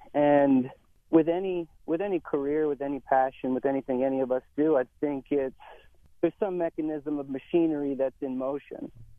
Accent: Langhorne, Pennsylvania, United States; also born or lived in California; I'm from Philly area, from the burbs, Langhorne, PA, Bucks County. But I was living out in California.

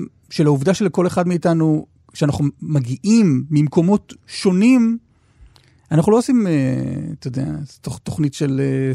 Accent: Tel Aviv, Tel Aviv District, Israel; אני בא מתל אביב, אני חילוני

